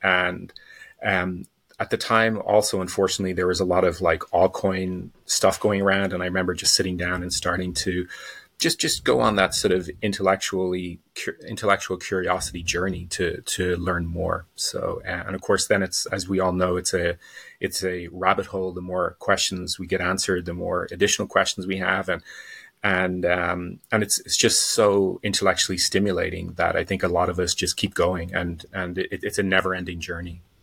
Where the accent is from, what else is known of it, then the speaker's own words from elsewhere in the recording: Dublin, Leinster, Ireland; I grew up in Dublin, Ireland.